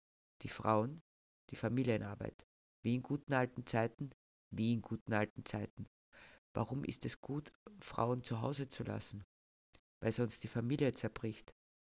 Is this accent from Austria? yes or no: yes; Austria; Ich bin Österreicherin.